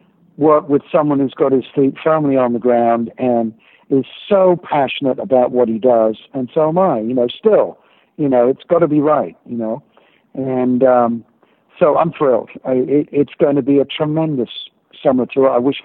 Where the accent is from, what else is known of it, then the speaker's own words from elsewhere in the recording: England, United Kingdom; now in United States; So I never have to give up my British passport, which I would never do. And I would not have become an American citizen had I not been able to keep my English passport.